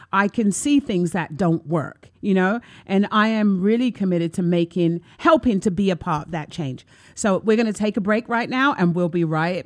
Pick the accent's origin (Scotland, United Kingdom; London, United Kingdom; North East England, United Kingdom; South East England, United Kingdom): London, United Kingdom; now in United States; I'm from London. And I mean, I'm really grateful to be living in the United States.